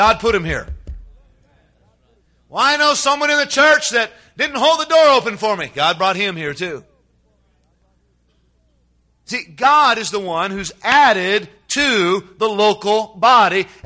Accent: California, United States; I didn't grow up in Georgia, by the way. I grew up in California.

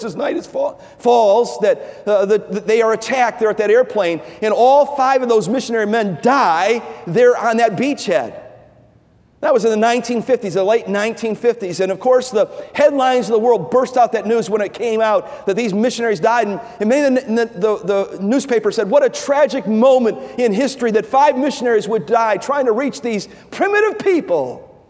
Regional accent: Cleveland, Ohio, United States; when I was a boy growing up in Cleveland, I was probably about maybe 10, maybe 11, maybe 12 years old.

